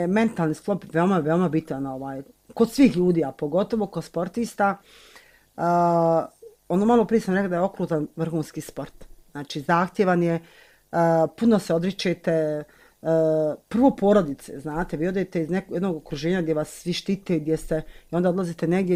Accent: Tuzla, Tuzla Canton, Bosnia & Herzegovina; Znači, mi smo rasli sa sportom u Tuzli.

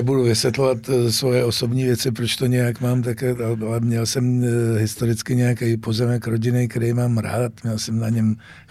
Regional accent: Prague, Czechia; Já třeba, já jsem Pražák, ale přestěhoval jsem se před rokem a půl za Prahu, takže jezdím vlakem.

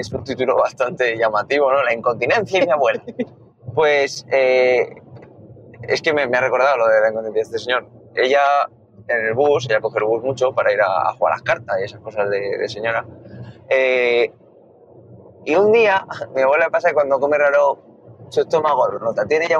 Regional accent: Valencian Community, Spain; yo soy español y soy valenciano

